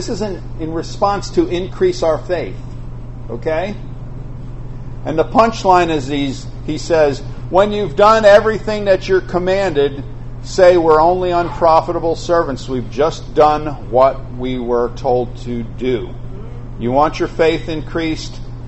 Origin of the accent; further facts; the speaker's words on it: New York, United States; because I'm from New York. You're supposed to do that. It's the way we drive.